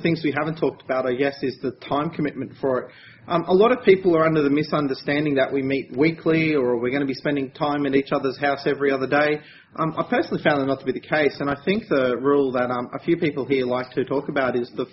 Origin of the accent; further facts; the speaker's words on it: Queensland, Australia; so they knew without me even speaking that I was from Queensland, and I think that's quite distinctive